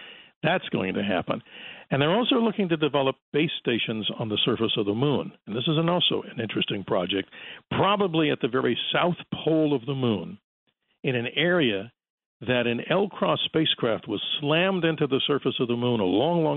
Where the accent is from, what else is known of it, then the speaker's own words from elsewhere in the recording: Jamaica; born there; Hey, I was born in Jamaica.